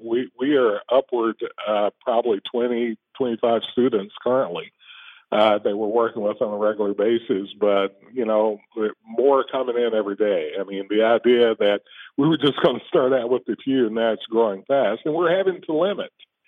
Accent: Manchester, Kentucky, United States; There were some good folk in my hometown of Manchester, Clay County

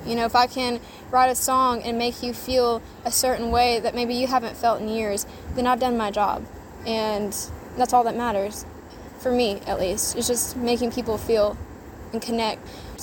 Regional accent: Brodhead, Kentucky, United States; now in Knoxville, United States; I grew up in Broadhead, so Barcastle County, Renfrew Valley area, you know, spent basically my whole life there. I now live in Knoxville, but I'm originally from that area in Kentucky.

